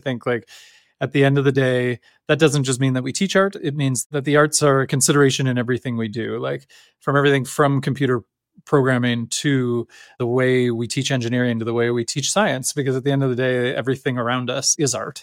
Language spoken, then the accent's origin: English; Lindsay, Ontario, Canada; I grew up in Lindsay, Ontario, which is a small town, about an hour 10, hour 20 out of Toronto. If traffic's bad, it's like closer to 2.5 hours.